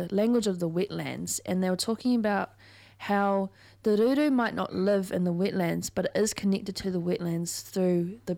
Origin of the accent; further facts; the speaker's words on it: Canterbury, New Zealand; Because I grew up in the South Island and I never, ever remember seeing them down there because we lived on the Canterbury Plains.